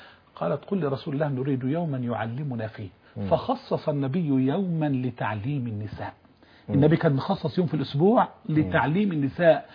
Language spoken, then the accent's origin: Arabic; Egypt; احنا كمصريين بنقول على الغداء